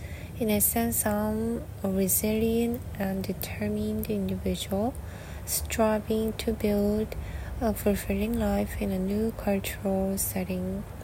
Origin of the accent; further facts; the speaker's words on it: Suwon, Gyeonggi Province, South Korea; English is a second language; moved away as an adult; also born or lived in Seoul; now in Brisbane, Australia; Born and raised in South Korea, primarily in Suwon, I spent approximately 10 years living in Seoul. As a city girl, I'm accustomed to the conveniences of urban life.